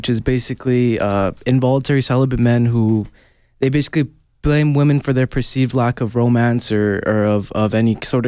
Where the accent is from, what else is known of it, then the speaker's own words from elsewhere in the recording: Tucson, Arizona, United States; Hello, good morning. … I'm from Campbell and Irvington, right down the street.